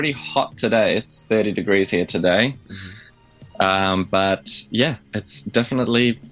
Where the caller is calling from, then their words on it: Lyttelton, Canterbury, New Zealand; I am joining indeed from New Zealand. I'm joining you from Lyttelton.